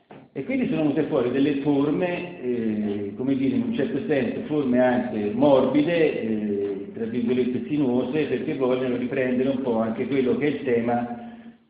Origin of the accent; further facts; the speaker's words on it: Lucca, Tuscany, Italy; io sono lucchese, sono toscano